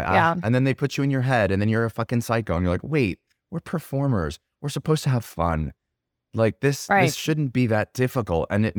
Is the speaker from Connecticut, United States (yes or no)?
no; New Jersey, United States; New York is always, like, I'm from Jersey. So, like, the East Coast is totally home for me.